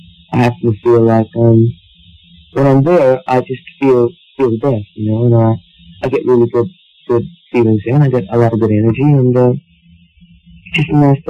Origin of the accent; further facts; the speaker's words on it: United States; Well, you know, I'm an American, so I mean, I've seen more of America.